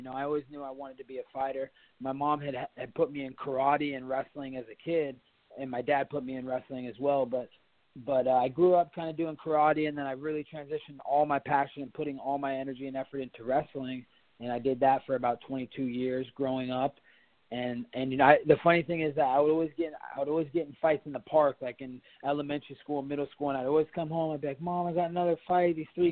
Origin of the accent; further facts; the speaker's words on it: Springfield, Oregon, United States; Growing up in Springfield, Oregon, it's a small town. Not a lot of people come out of there and become professionals or do something with their life.